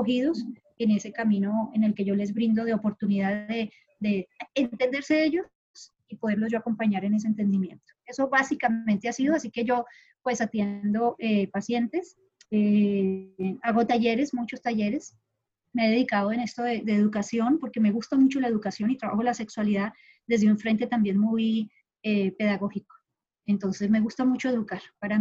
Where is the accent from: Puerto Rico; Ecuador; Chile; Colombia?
Colombia; also born or lived in Honduras; now in Panama; salí hace mucho rato de Colombia, yo soy de Colombia, entonces estuve como unos años viviendo en Honduras, otros llevo acá pues ya 11 años en Panamá.